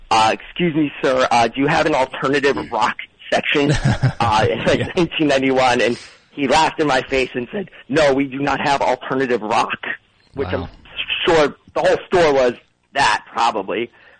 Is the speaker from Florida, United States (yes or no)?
no; Short Hills, New Jersey, United States; We're from Short Hills. Definitely. We went to the Pingree School, Bernardsville, where our horse farm was and all that.